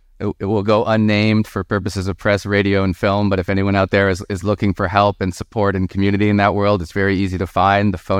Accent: Vermont, United States; I'm from Vermont. Had a lovely childhood

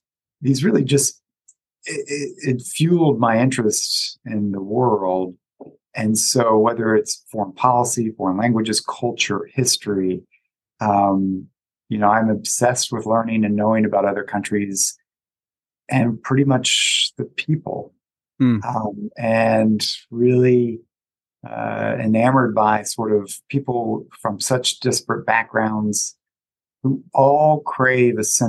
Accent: North Carolina, United States; And I grew up in the American South, spent part of my time in rural North Carolina.

